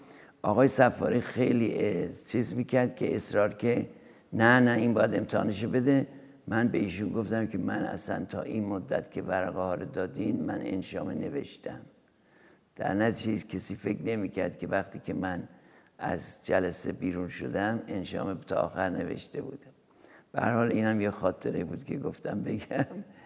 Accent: Hamadan, Iran; born there; من در دهم شهریور 1329 که جمعه بوده در شهر همدان به دنیا آمدم. خانواده‌ام هم خانواده متوسطی بود. پدرم افسر بود، موقعی که من به دنیا آمدم سروان بود.

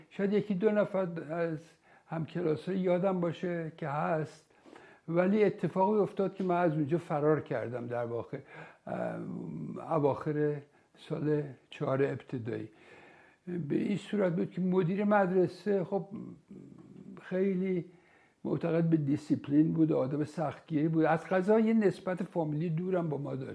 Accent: Tehran, Tehran Province, Iran; born there; also born or lived in Isfahan; من در تهران متولد شدم، ده خرداد 1321، از پدر و مادری که هر دوتا در واقع اصالتا اصفهانی بودن. در دو سالگی من پدرم دوباره مأمور میشه به اصفهان، رفتیم اصفهان،

